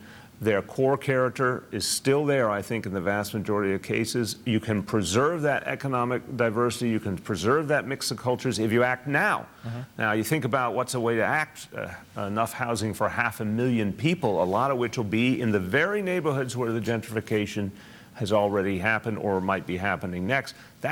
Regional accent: Brooklyn, New York, United States; I come from Park Slope in Brooklyn, which is one of the neighborhoods that's arguably gone through the most gentrification over the last quarter century.

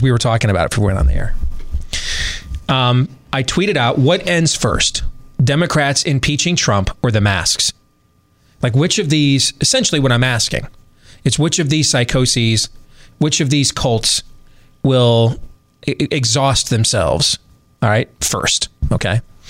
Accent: Iowa, United States; Yeah, I'm from Iowa.

